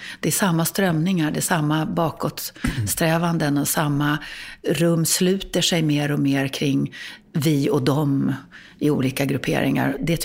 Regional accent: Västernorrland County, Sweden; born there; jag är ändå född i Ådalen.

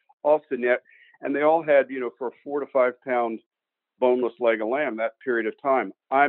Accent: Jackson, Wyoming, United States; I'm from Jackson, Wyoming, and we're here visiting in Boston.

